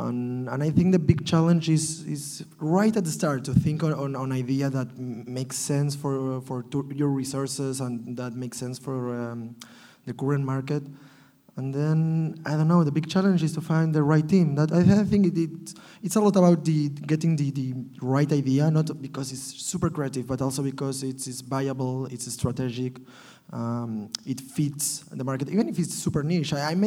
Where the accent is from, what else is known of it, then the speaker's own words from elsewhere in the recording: Barcelona, Catalonia, Spain; English is a second language; By the way, I'm from Barcelona, Spain.